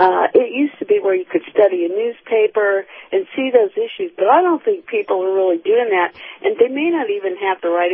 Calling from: St. Petersburg, Florida, United States; from St. Petersburg.

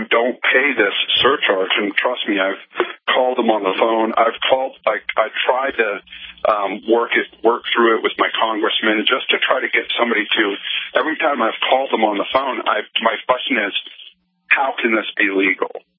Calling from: Maine, United States; Yeah, I was calling from Maine, but this happened in Texas.

